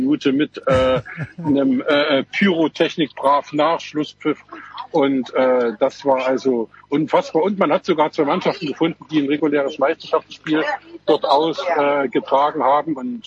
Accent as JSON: {"language": "German", "town": "Meerane", "region": "Saxony", "country": "Germany", "tie": "born or raised there", "said": "vielleicht auch, weil es meine Heimatstadt war, Merane, aber es war ein unfassbares Erlebnis."}